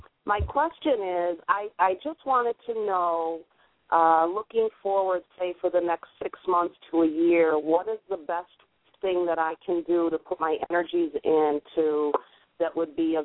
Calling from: New York, United States; from New York.

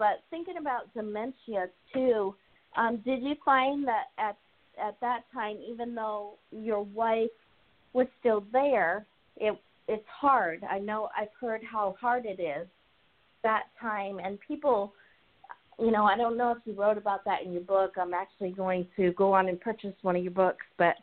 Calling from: Seattle, Washington, United States; also born or lived in Colorado; I'm calling from Seattle, Washington.

